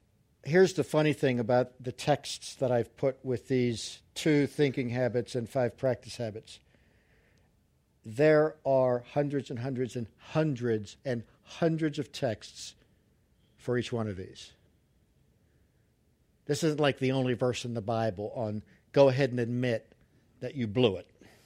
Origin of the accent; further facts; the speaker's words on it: Mount Joy, Pennsylvania, United States; also born or lived in Brunnerville; But I made a boo-boo in Mount Joy, Pennsylvania, where I grew up. I was born in Brunnerville, and we moved to Mount Joy.